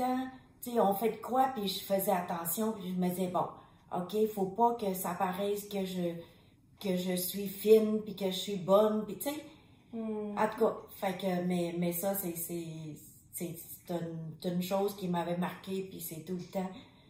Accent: Vietnam; now in Canada; puis on est arrivé au Canada, ça faisait pas longtemps au début. Et puis... Moi, quand j'étais jeune au Vietnam, là, j'imitais plein de monde.

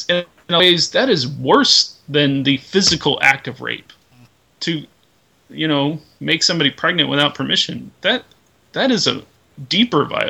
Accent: Washington, United States; from Washington.

